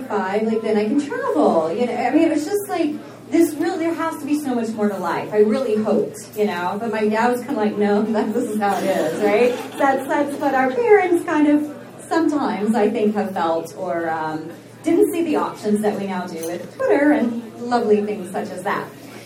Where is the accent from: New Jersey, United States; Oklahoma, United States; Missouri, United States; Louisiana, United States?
Oklahoma, United States; moved away as an adult; So I'm from Oklahoma. I moved here in 1996 to attend a program at Georgetown, a paralegal program.